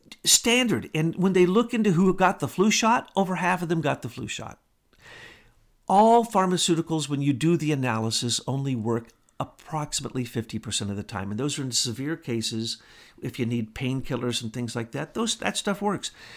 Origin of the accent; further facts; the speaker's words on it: the Ozarks, United States; Now, Betsy gets mad at me every time I say this, but I'm from the Ozarks.